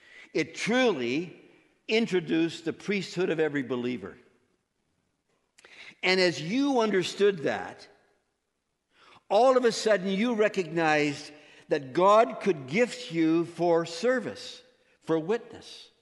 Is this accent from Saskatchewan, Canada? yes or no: yes; Saskatoon, Saskatchewan, Canada; I was raised in Saskatoon.